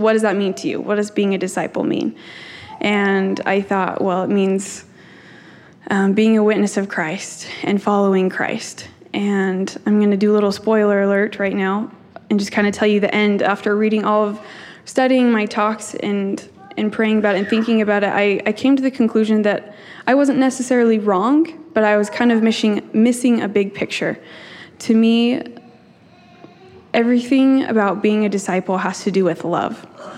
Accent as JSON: {"language": "English", "town": "Vernal", "region": "Utah", "country": "United States", "moved": "yes", "said": "So I'm originally from Vernal. I moved out here for school."}